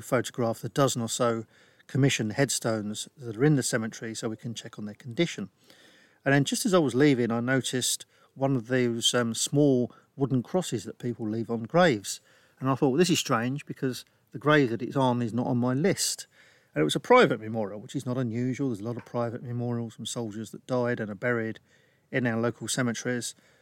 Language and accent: English; Northampton, East Midlands, United Kingdom; one of these tanks was sent to my hometown of Northampton.